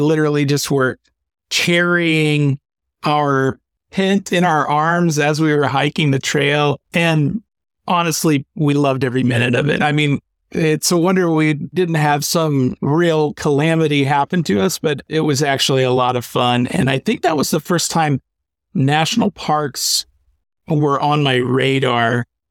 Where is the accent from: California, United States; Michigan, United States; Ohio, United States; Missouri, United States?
Missouri, United States; Kansas City; A buddy and I grew up in Kansas City, Missouri